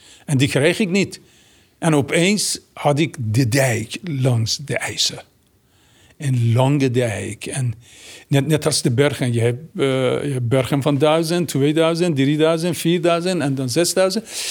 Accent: Tehran, Tehran Province, Iran; Dutch is a second language; now in Netherlands; Ik kwam uit Teheran, stel je voor, op dat moment. In een stad met zo'n 20 miljoen bewoners en misschien 5 miljoen Ayatollahs, 50 miljoen auto's.

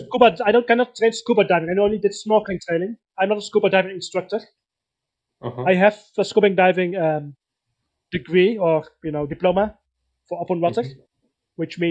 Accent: Breda, North Brabant, Netherlands; now in Eindhoven, Netherlands; I moved from my hometown Breda to Eindhoven

